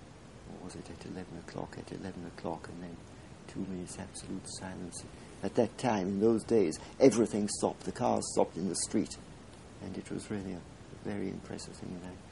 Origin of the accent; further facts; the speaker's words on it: Scarborough, Yorkshire and the Humber, United Kingdom; born there; I was born in Scarborough. My parents were Methodists. My mother had come from a Congregationalist family in Scarborough.